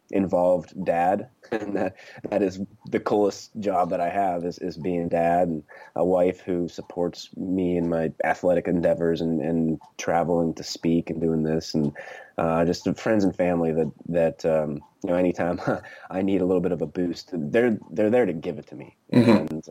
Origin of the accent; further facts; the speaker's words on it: Pennsylvania, United States; So I grew up in Western Pennsylvania. I was pretty active, loved sports, ended up going to the United States Naval Academy